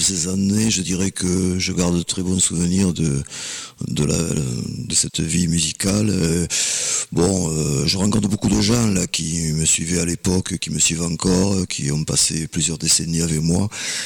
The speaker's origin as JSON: {"language": "French", "town": "Carcassonne", "region": "Occitanie", "country": "France", "tie": "born or raised there", "said": "je suis né à Carcassonne, j'ai toujours vécu à Carcassonne"}